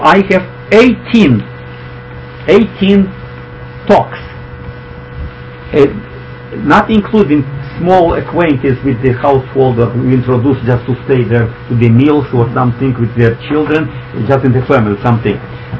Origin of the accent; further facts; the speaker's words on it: United States; because they knew that I am from the United States and I represented them all without discrimination